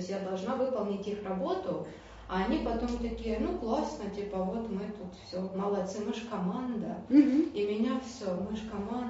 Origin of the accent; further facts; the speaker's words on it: Ukraine; они в Германии, я из Украины, у меня другие цели, приоритеты